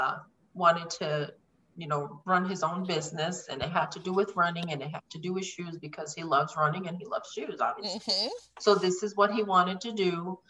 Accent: Puerto Rico; now in Elizabethtown, United States; I currently live in Elizabethtown, Kentucky. I'm originally from Puerto Rico, and been in the United States for quite some time right now.

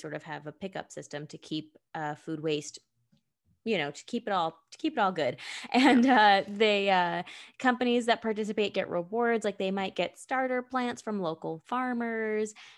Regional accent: Northeast, United States; Like I grew up in the Northeast and our highways are not like gorgeous in New Jersey and like Delaware and going out to Long Island.

